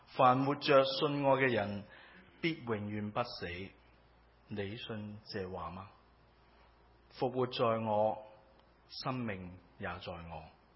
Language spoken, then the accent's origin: Cantonese; Hong Kong; 我喺香港出世长大啦